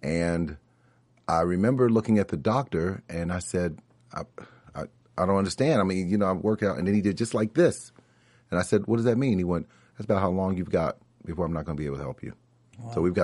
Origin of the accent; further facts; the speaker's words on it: Cincinnati, Ohio, United States; And from Cincinnati, my hometown, I've gotten there twice, which is good.